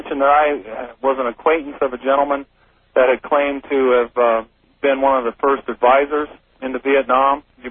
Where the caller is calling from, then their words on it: Wyoming, United States; I'm calling from Wyoming.